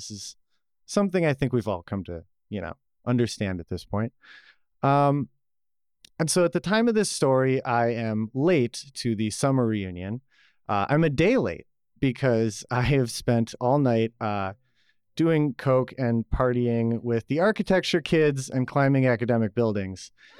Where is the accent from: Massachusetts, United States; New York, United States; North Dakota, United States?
New York, United States; Buffalo; born there; I was born in Buffalo, New York, the land of plenty.